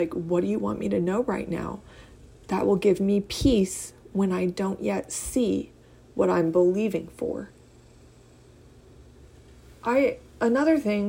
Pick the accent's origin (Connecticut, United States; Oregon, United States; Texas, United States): Texas, United States; Y'all, I'm from South Texas.